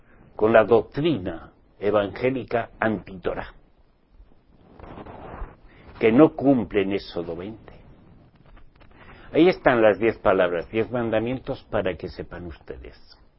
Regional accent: Spain; en mi país, España.

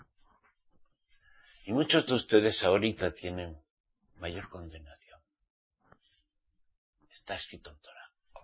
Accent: Spain; Porque soy español. Español. Nací en España. De mi papá y mi madre y mi mamá.

